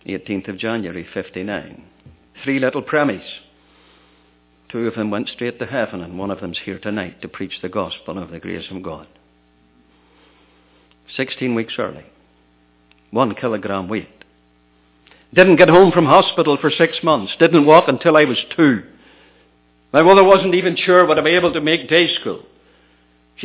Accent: Ballymena, Northern Ireland, United Kingdom; a missionary had come to my hometown of Ballymena to give some talks

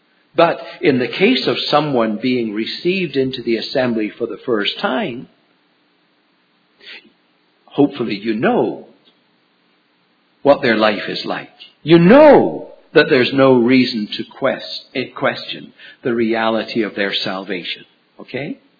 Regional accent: United Kingdom; now in Canada; Liz and I came from Britain. We came from an assembly in Uxbridge, near London.

